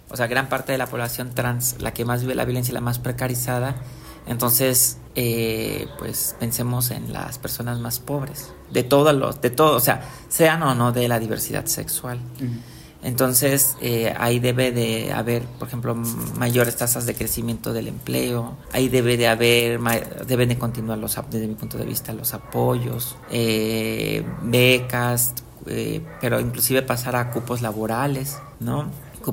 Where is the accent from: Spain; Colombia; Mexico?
Mexico; Veracruz; born there; tuve que rectificarme en Ciudad de México a pesar de que nací en Veracruz